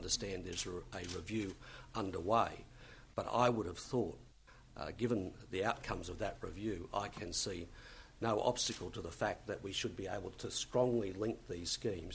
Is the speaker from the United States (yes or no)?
no; Brisbane, Queensland, Australia; I'm a Queenslander and I've been very much involved with the reconstruction effort across my state, not just in my home city of Brisbane